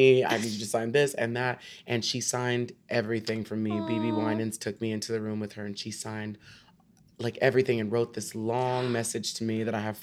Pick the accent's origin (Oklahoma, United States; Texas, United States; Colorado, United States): Texas, United States; And I was from Texas, so I didn't know